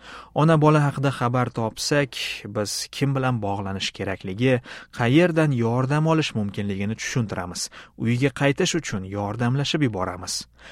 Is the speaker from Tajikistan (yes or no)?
yes; Gorno-Badakhshan, Tajikistan; O'zim Tojikistonda, Pomirda sovetlarning internatida katta bo'lganman.